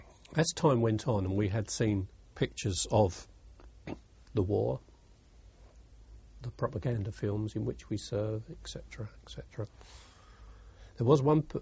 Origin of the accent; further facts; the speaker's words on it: London, United Kingdom; accent: East End; I didn't come from the East End. I was from East London, but not the East End. But I suppose one had an East End accent. One dropped the H's and didn't sound the end of words.